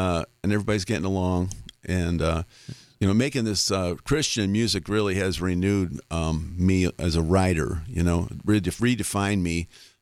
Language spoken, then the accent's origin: English; Chicago, Illinois, United States; And the band … from my hometown.